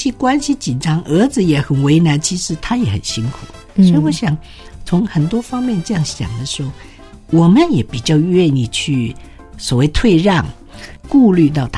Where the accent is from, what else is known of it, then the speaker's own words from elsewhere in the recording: China; 我们中国人一般不太喜欢去肯定孩子